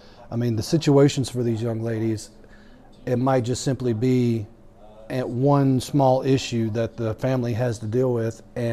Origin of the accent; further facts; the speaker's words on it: South Carolina, United States; also born or lived in Texas / Louisiana; I am originally from South Carolina.